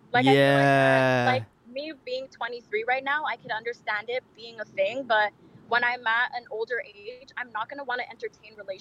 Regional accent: Toronto, Ontario, Canada

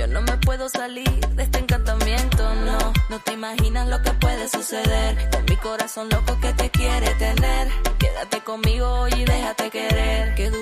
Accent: Canada; Look, I'm from Canada where people voluntarily drink clam juice for brunch, so actually, this doesn't sound so bad.

